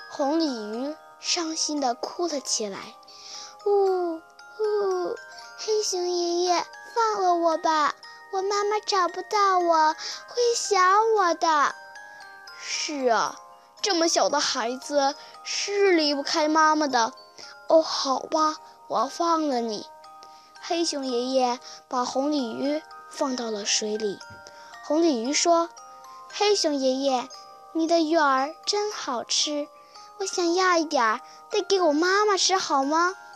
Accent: Shenyang, Liaoning, China; 我来自辽宁省沈阳市。

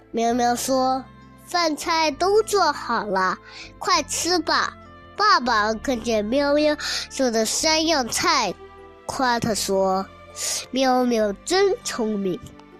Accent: Shanghai, China; 我来自上海市徐汇区平江路幼儿园中二班。

